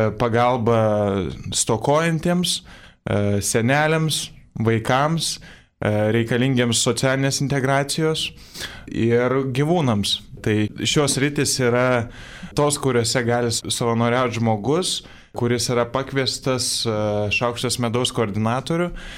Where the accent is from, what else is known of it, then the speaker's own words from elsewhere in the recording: Vilnius, Vilnius County, Lithuania; Tai aš esu irgi Vilnietis, studijuoju politikos mokslus, esu trečiame kurse